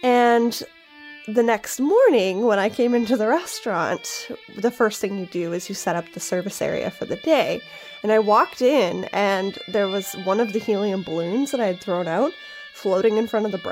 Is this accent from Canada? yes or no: yes; Canada; I'm the Canadian half of this podcast